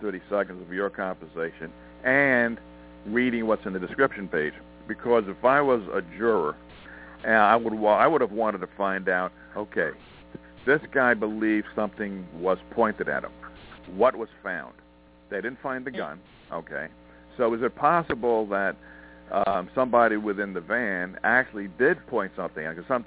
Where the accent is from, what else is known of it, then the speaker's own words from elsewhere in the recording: United States; I'm American. Let's just go by that.